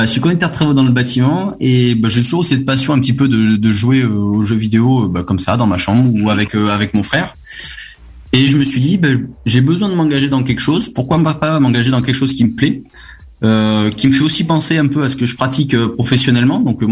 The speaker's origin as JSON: {"language": "French", "town": "Limoges", "region": "Nouvelle-Aquitaine", "country": "France", "said": "je suis de Limoges, donc rien à voir avec Angoulême."}